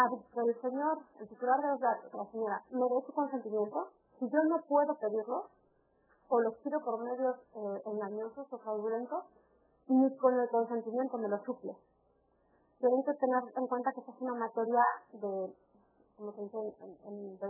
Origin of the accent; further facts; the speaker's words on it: Spain; como soy española, se me discrimina